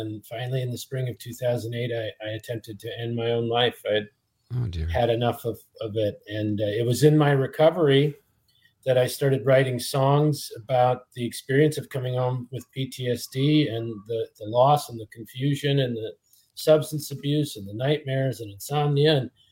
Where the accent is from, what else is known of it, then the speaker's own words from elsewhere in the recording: Eagle River, Wisconsin, United States; also born or lived in Milwaukee; Yeah, I was born in Milwaukee, Wisconsin, raised in Eagle River, Wisconsin